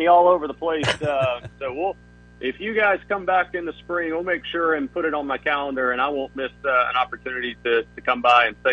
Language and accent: English; Mississippi, United States; where I grew up in Mississippi, it was dirt racing was, you know, local short track dirt racing really dominated